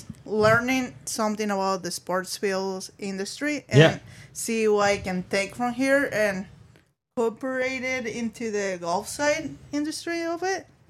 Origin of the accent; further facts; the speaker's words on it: McCall, Idaho, United States; I'm from McCall, Idaho.